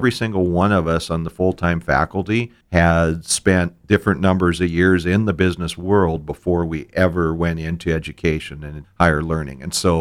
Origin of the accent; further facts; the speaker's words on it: Beach, North Dakota, United States; also born or lived in Mott / Watford City; I grew up in Western North Dakota, from a little town by the name of Beach that sits a mile from the Montana border. I graduated from high school in Mott. In between, we lived in Watford City in the oil fields